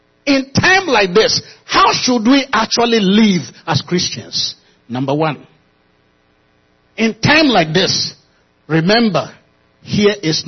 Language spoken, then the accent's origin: English; Nigeria; No amount of thing you offer me to make me say, I am no longer from Nigeria. And when I get into Nigeria, there's a tribe I came from.